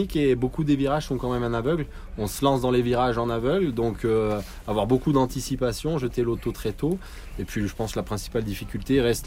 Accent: Nice, Provence-Alpes-Côte d'Azur, France; born there; Depuis toujours, j'y habite. Je suis né à Nice.

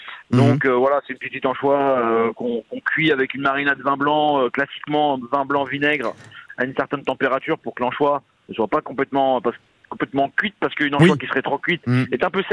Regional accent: Brittany, France; Enfin, moi, je suis un Breton. Je suis un peu de la campagne quand même.

